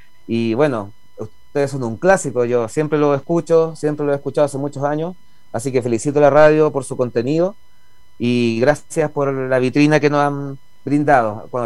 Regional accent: Chile; lo que somos como chilenos también, porque los chilenos también tenemos mucho de la mitología, ¿cierto?

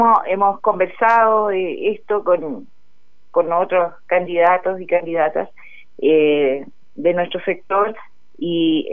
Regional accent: Chile; volvamos a manejarnos como chilenos con lo nuestro

